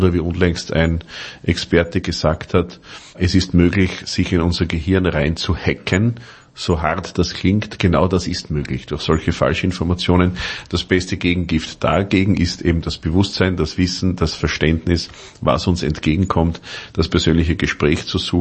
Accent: Austria; Auch in meinem Heimatland Österreich ist das der Fall.

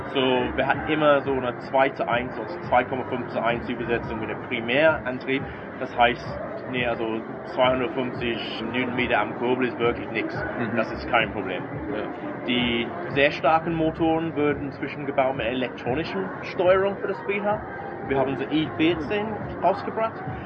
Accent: England, United Kingdom; German is a second language; now in Germany; Ja, also einige von Ihren Zuhörern können bestimmt merken, ich bin kein gebürtiger Deutscher. Ich bin Engländer, wohne in Deutschland schon 25 Jahre jetzt.

